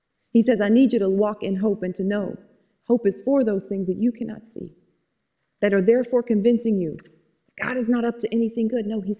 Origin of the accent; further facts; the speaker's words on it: Georgia, United States; I put more syllables in words, because I'm from Georgia, put 9 or 10 syllables where there's really only two.